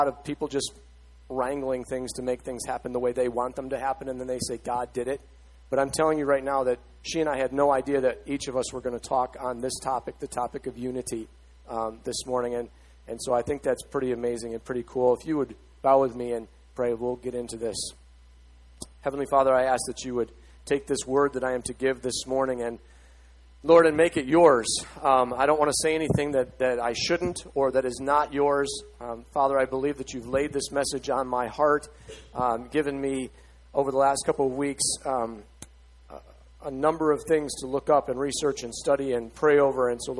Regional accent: Buffalo, New York, United States; It's funny, I grew up in the Buffalo area, and so I'm very aware of all that cold

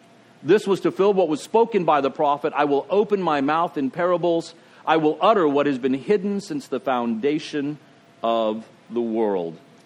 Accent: Texas, United States; I don't know about you, but I grew up in Texas.

